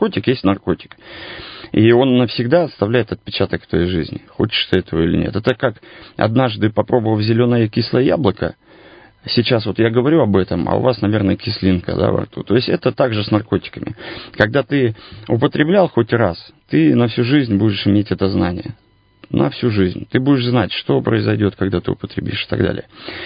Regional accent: Kemerovo, Kemerovo Oblast, Russia; now in Irkutsk, Russia; Вообще я из Кемеровской области, сам я из города Кемерово.

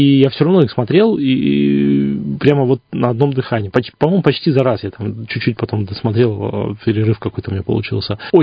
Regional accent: Buryatia, Russia; Я тоже немножко бурят, когда я куда-то еду, я говорю о том, что вот я, можно сказать, с Бурятии, кому-то это проще.

